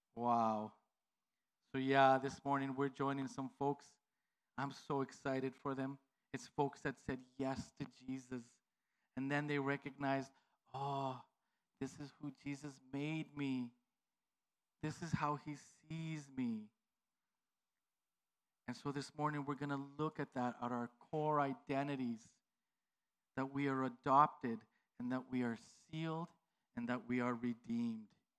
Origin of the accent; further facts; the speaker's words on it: Calgary, Alberta, Canada; I grew up in Calgary. There's over 1 million people.